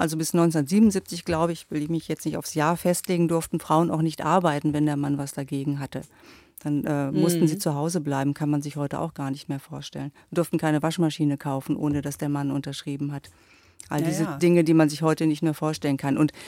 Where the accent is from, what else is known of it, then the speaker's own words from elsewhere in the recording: Lower Saxony, Germany; ich bin ja auf dem Dorf aufgewachsen, in der Nähe von Hameln, das ist meine Geburtsstadt. Da war das natürlich alles ein bisschen ruhiger, als es vielleicht in der Großstadt war.